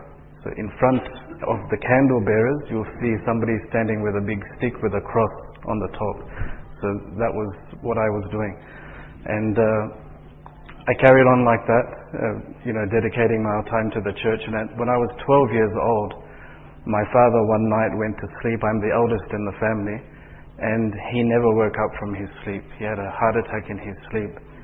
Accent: Perth, Western Australia, Australia; born there; I was born in Australia, in the city of Perth, in a non-Muslim home. My father was a Baptist, and my mother was a Roman Catholic, staunch Roman Catholic.

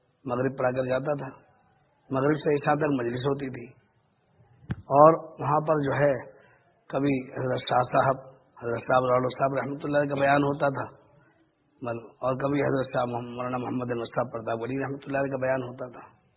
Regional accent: Bulandshahr, Uttar Pradesh, India; میرا وطن اصل ضلع بلندشہر ہے

